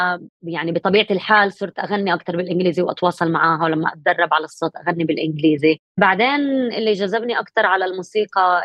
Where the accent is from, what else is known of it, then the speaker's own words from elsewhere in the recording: Haifa, Haifa District, Israel; انا من حيفا فلسطينية حاملة هوية إسرائيلية موجودة بسيستم جدا جدا معقد، وكمان هذا الشيء بحيفا كمان لأنه مدينة مختلطة